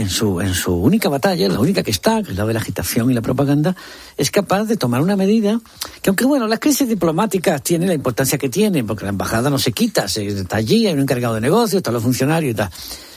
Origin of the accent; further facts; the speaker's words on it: Spain; la víctima real somos los españoles ya. que no queremos trincheras.